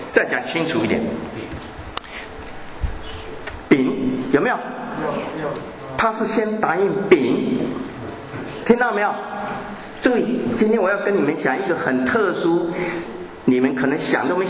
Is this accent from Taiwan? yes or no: yes; Taiwan; 只有那个小的，我们台湾话叫做干妈屌，很小的店